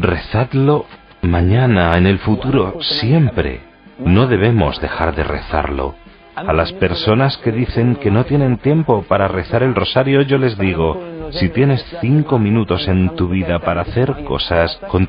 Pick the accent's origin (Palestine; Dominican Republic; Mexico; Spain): Palestine; Beit Jala, West Bank; Spanish is a second language; Tengo 23 años y soy de Beyjala. Beyjala es un pueblo pequeño cerca de Belén